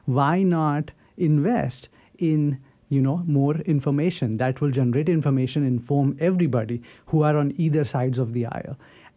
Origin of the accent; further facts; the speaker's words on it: India; I come from India. You can tell probably from my accent.